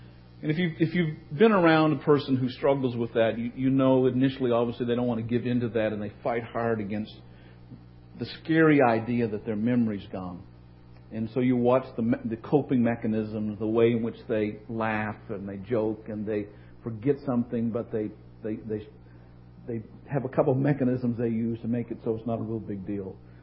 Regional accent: Canada; I'm a Canadian evangelist

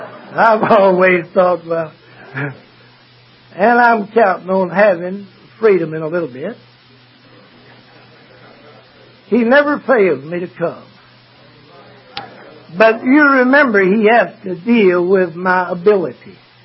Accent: Midland, Texas, United States; born there; I was born in Midland, Texas, July the 19th, 1912.

